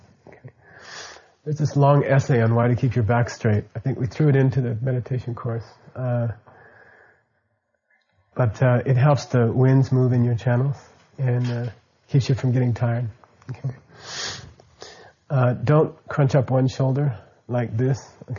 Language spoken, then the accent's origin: English; Phoenix, Arizona, United States; I connected it to my hometown in Phoenix, Arizona, and you know, and that way you can't get lost.